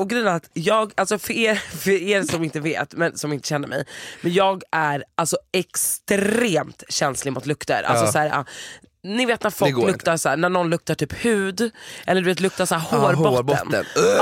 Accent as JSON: {"language": "Swedish", "country": "Sweden", "tie": "born there", "said": "jag är född i Sverige, min mamma är svensk."}